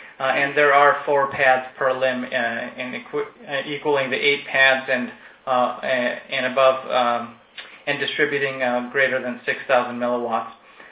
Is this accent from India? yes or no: yes; India; now in United States; And I live in America. I am Indian